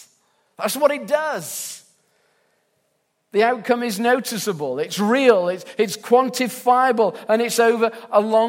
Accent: England, United Kingdom; And I'm English.

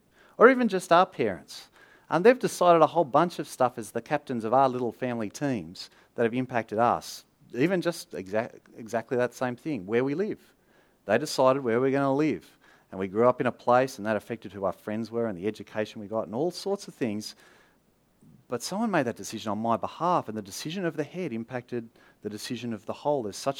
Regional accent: Australia; So I'm descended from criminals. And I sort of like that because I'm Australian.

